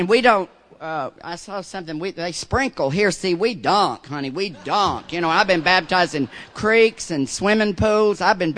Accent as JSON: {"language": "English", "region": "Deep South", "country": "United States", "tie": "born or raised there", "said": "Now, I grew up in the Deep South."}